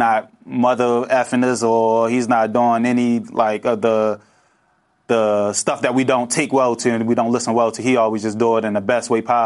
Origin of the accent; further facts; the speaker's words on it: Baltimore, Maryland, United States; also born or lived in Nebraska; I grew up in Baltimore, but I had 3 years in Nebraska. I had 2 years of high school and 1 year of college.